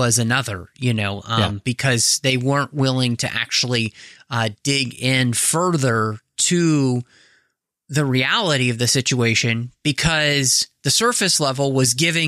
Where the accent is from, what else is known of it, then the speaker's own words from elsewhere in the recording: Texas, United States; people hear that I'm from Texas and you know, I live in the Northwest now